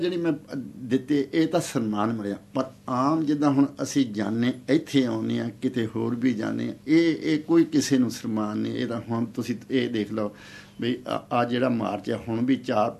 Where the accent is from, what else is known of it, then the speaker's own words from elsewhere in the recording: Kariha, Punjab, India; ਨਵੇਂ ਸ਼ਹਿਰ ਦੇ ਕੋਲ ਪਿੰਡ ਕਰੀਹਾ ਸਾਡਾ।